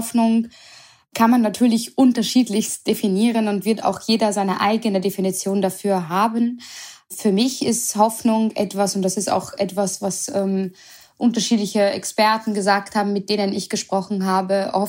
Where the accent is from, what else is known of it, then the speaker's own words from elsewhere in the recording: Vienna, Austria; moved away as an adult; now in Germany; weil ich auch gebürtige Wienerin bin.